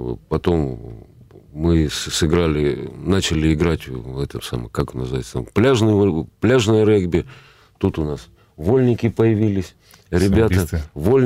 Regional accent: Perm, Perm Krai, Russia; Да, я пермяк.

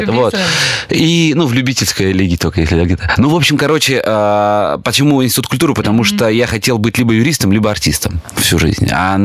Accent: Berezniki, Perm Krai, Russia; also born or lived in Kirovsk, Murmansk Oblast; Это звучит гораздо круче, чем я родился в Березняках. Я там жил очень долго, 17 лет. И да, я родился на Кольском полуострове в городе Кировск, Муромской области.

